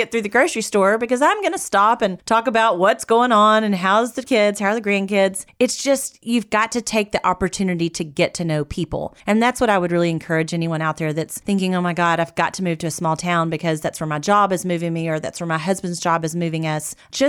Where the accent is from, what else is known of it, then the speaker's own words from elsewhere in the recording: Lufkin, Texas, United States; I love Lufkin and being able to come back home and to really promote my hometown as the executive director of the Lufkin Convention and Visitors Bureau with the city of Lufkin.